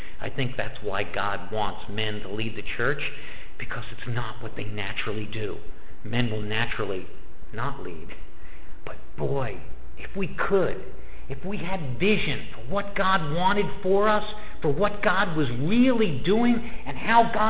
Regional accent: Piscataway, New Jersey, United States; That's my home. I grew up in Piscataway. I know the Raritan Valley.

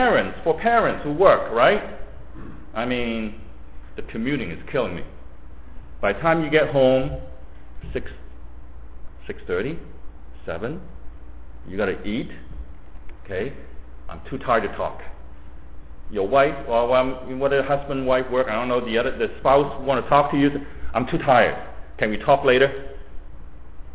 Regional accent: Hong Kong; Now, you know how I grew up in Hong Kong?

